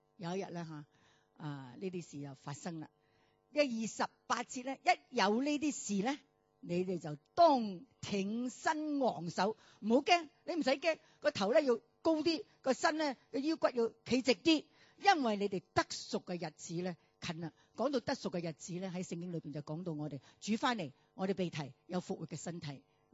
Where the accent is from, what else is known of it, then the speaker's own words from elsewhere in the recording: United States; 亦都有部分我哋美國人人紙一路人人紙摁到嘅地步啦